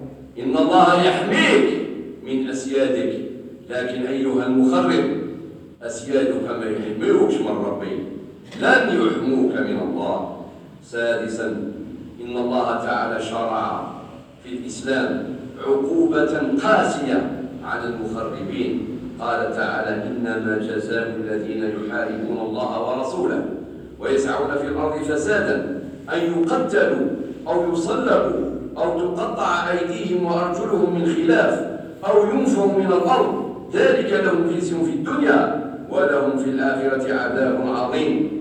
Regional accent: Algeria; بإشعال النيران في عدة غابات من بلادنا الجزائر الحبيبة

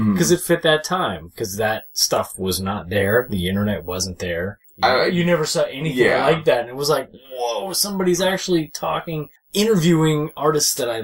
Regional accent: Canada; And maybe it's just being Canadian. Hulu is not a Canadian thing.

